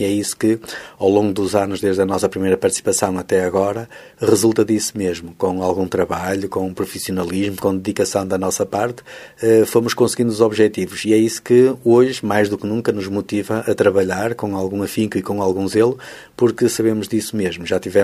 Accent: Vila Nova de Famalicão, Braga, Portugal; now in Arcozelo, Portugal; Eu sou natural de Lousado, Vila Nova de Famalicão.

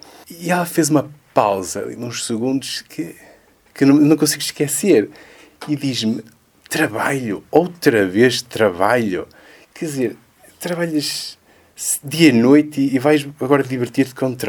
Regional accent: Barcelos, Braga, Portugal; also born or lived in Sydney, Australia; Eu sou natural de Barcelos, terra maravilhosa. Nasci em 70, estive aqui até há 5 anos atrás. Há 5 anos eu fui para a Austrália, num projeto de 4 anos, e voltei.

